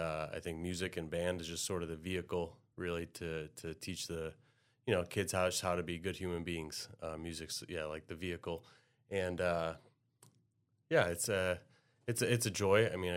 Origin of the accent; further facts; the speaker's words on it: Amherst, Ohio, United States; So I'm originally from Amherst, Ohio, which is up in between Cleveland and Cedar Point.